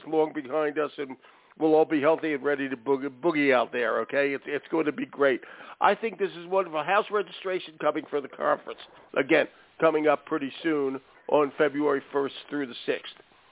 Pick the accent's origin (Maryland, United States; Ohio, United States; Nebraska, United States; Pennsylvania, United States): Pennsylvania, United States; Philadelphia; It's a beautiful site, my birthplace, so in West Philly.